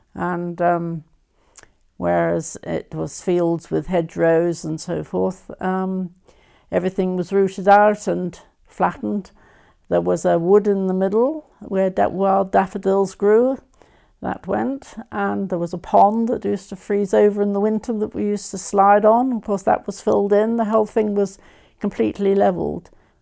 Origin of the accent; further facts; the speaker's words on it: Ellingham, South East England, United Kingdom; also born or lived in Tisbury; I was born actually in Tisbury in Wiltshire, but we went to live at Ellingham when I was 4 years old. And so I grew up at Ellingham